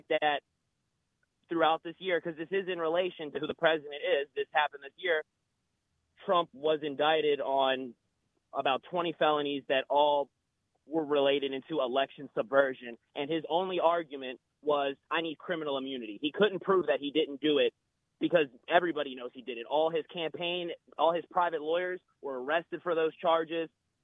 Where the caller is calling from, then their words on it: Maryland, United States; What's up, Garland? … calling from Maryland.